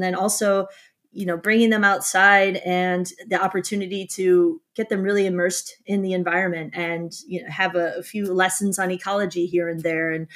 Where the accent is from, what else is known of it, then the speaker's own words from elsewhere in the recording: Wisconsin, United States; well, I'm from Wisconsin. So pretty much if you're in Wisconsin, you're either in the forest or you're in the farmland if you're not in a city.